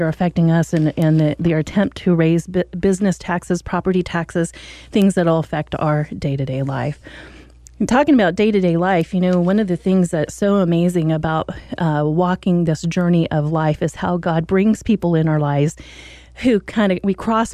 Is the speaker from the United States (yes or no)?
no; Ireland; with me being Irish, I love that day